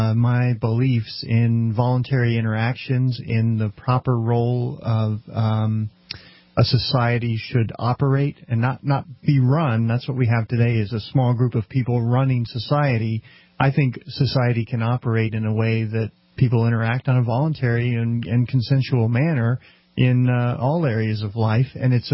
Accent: Dallas, Texas, United States; I never moved. I was born in Dallas.

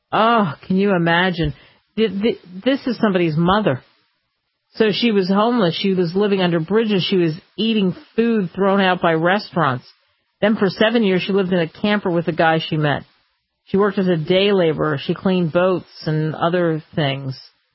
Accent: Philadelphia, Pennsylvania, United States; I want to tell this story, especially because it happened in my hometown. A Philadelphia woman was accused of abducting a 5-year-old girl

